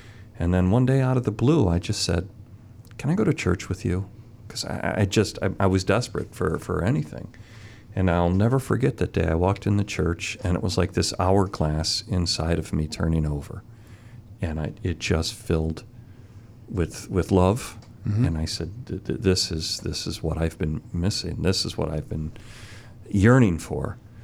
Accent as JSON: {"language": "English", "town": "Mayfield Heights", "region": "Ohio", "country": "United States", "tie": "born or raised there", "said": "So I actually grew up on the east side, Mayfield Heights, and that was a while ago before 480."}